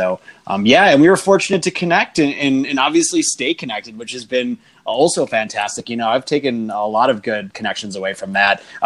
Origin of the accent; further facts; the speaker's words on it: Chicago, Illinois, United States; now in Colorado, United States; yeah, originally from Chicago, but now Colorado.